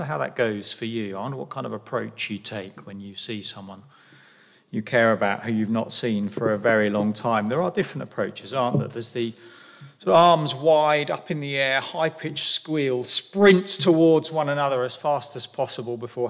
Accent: England, United Kingdom; We're English, many of us, anyway.

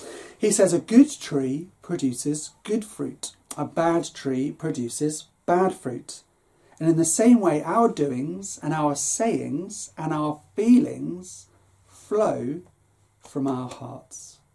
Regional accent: United Kingdom; But I'm British and you're a C of E vicar, Dave.

